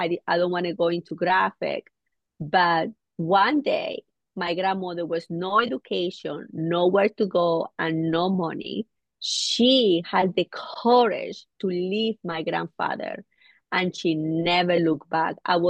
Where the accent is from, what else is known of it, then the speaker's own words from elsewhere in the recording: Venezuela; now in United States; I am original from Venezuela. I grew up with my beloved grandparents.